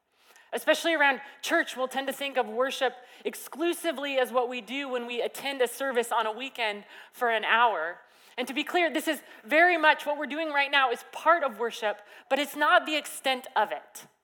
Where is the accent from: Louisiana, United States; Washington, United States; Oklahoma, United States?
Washington, United States; now in California, United States; But where I grew up in Washington, this would happen with some frequency, a couple times a year.